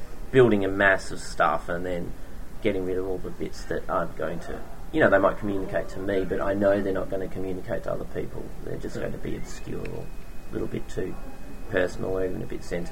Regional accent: Perth, Western Australia, Australia; So growing up in Perth, I would working in Perth, which is a very isolated city and doesn't have much of a publishing industry

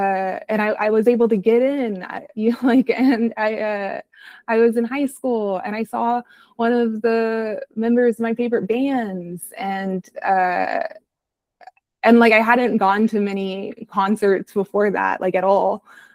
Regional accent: Midland, United States; growing up in Midland, it's like, if you're wearing boots with like jewels on them, everyone's going to judge you

